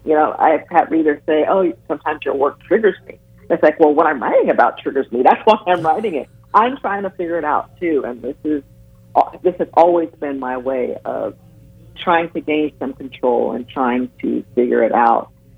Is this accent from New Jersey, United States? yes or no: no; Los Angeles, California, United States; I growing up in Los Angeles, there's plenty going on here, and I grew up in a part of Los Angeles that had extra spicy things going on.